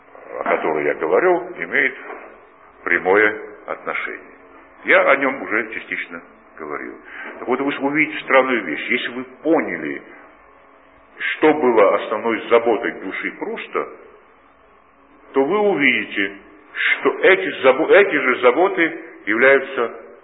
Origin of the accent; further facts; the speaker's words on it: Georgia; Мы, конечно, как грузины можем сказать так, что мы маленькая нация